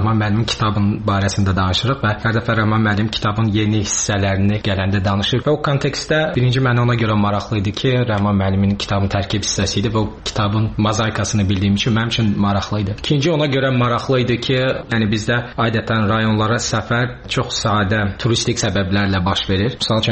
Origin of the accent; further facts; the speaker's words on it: Shusha, Shusha District, Azerbaijan; born there; moved away; Şuşada doğulmuşam. 92'nin sonundan bura köçmüşük. Məcburi köçkünəm.